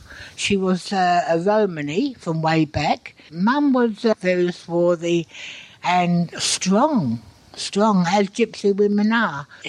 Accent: Lambeth, London, United Kingdom; accent: Cockney; I am a Cockney, born and bred.

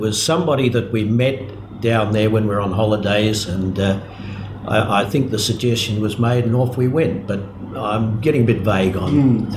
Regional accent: Caulfield, Victoria, Australia; born there; born on the 14th of June, 1930, which makes me 79, of course. And I was born in Caulfield. We lived in Glen Huntly, my family. We had a house in Neerham Road, Glen Huntly, but I was actually born across the border in Caulfield, not very far away.

